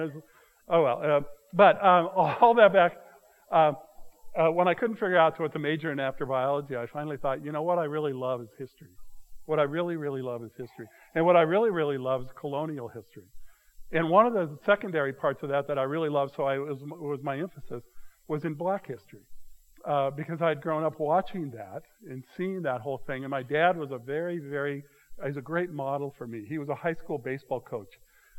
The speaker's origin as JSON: {"language": "English", "region": "Colorado", "country": "United States", "tie": "born or raised there", "said": "I grew up in Colorado, so we took a family trip"}